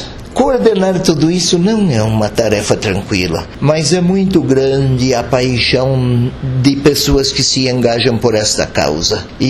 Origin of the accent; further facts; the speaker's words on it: Cascavel, Paraná, Brazil; eu sou de Cascavel, mas ir a Cascavel hoje e vir ao sudoeste hoje, sinto que a minha casa é muito mais aqui do que lá.